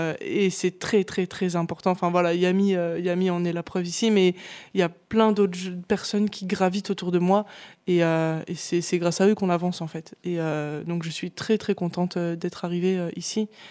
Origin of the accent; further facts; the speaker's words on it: Dijon, Bourgogne-Franche-Comté, France; Je suis arrivée en Calade en 2019. Avant, j'étais originaire de Dijon, de la Côte d'Or.